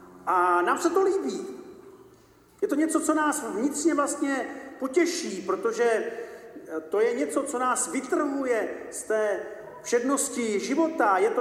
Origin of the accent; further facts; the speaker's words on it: Hradec Králové Region, Czechia; já pocházím z Krkonoš, tak tam v takovém malebném poutním místě Malé Svatoňovice